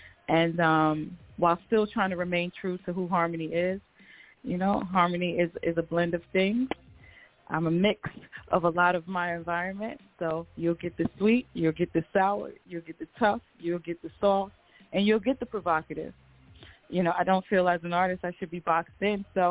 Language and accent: English; New York City, New York, United States; I was from Uptown on West Side, you know, Lennox and Severance, you know, with Cameron, okay.